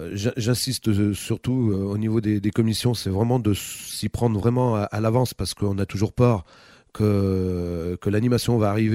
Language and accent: French; Saint-Symphorien-sur-Coise, Auvergne-Rhône-Alpes, France; Originaire de Saint-Symphorien-sur-Coise. Mm-hmm. Donc je suis né en 1970. Mm-hmm. Et j'ai toujours habité sur les Monts du Lyonnais.